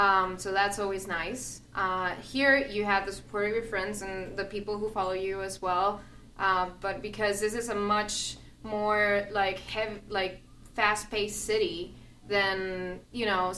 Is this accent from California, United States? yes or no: yes; Pasadena, California, United States; Well, I'm from Pasadena too.